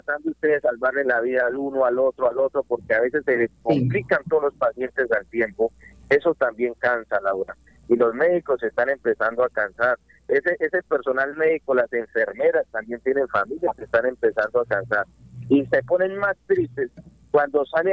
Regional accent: Colombia; nosotros como colombianos somos muy buenos para decir háganlo

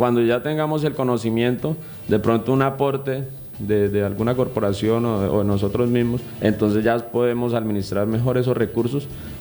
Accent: Colombia; nosotros tenemos unos conocimientos familiares, como buen colombiano

